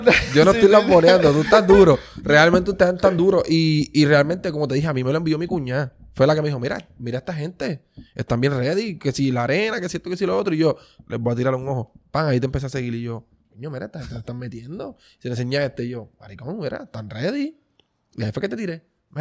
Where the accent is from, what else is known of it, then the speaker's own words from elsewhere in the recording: Puerto Rico; papi, yo soy bien puertorriqueño